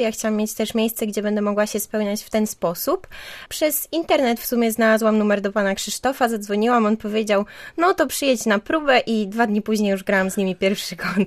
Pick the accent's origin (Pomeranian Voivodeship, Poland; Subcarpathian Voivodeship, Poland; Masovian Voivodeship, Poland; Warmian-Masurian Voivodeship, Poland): Subcarpathian Voivodeship, Poland; Ja przyjechałam tutaj na studia. Ja w ogóle pochodzę z Podkarpacia.